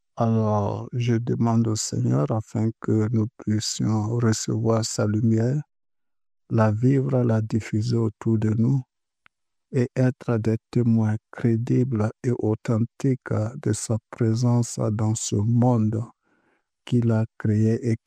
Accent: Burkina Faso; moved away as an adult; now in Toulouse, France; Je suis originaire du Burkina Faso. Je suis arrivé à Toulouse en mars 2024

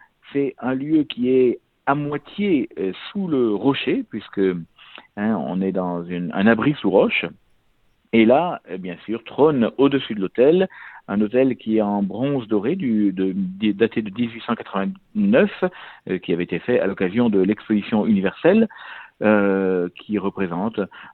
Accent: Occitanie, France; born there; moi je suis né dans le Lot, je connais le Lot et je connais le sanctuaire depuis bien longtemps

